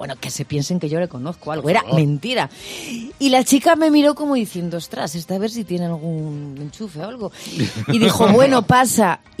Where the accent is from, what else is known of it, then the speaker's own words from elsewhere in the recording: Asturias, Spain; moved away as an adult; después de dejar Asturias, mi tierra natal, con 18 años